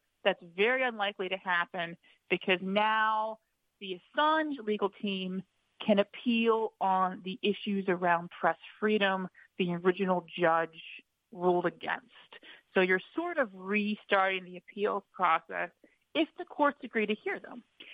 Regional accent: United States; more than I as an American ever knew

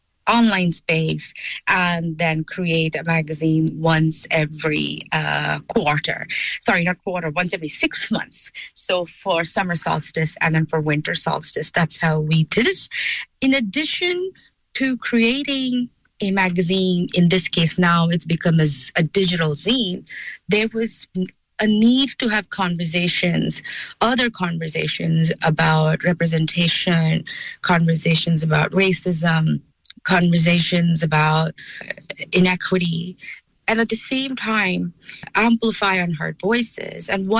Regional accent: India; moved away as an adult; now in Cork, Ireland; I grew up in India and I've made Cork my home since 2012.

